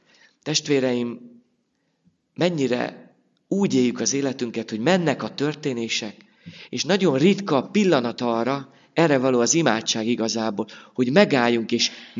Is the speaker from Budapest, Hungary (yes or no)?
yes; Budapest, Hungary; korábbi gyülekezetemben, ahol felnőttem és 7 évig lelkipásztorként szolgáltam, külső Kelenföldön